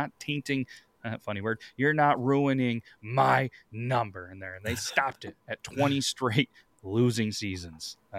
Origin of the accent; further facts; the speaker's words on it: Houston, Texas, United States; I know we're from Houston, but I'm curious how that shakes out.